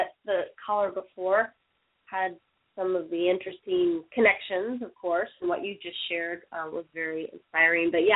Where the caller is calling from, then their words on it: Austin, Texas, United States; I am calling from Austin, Texas.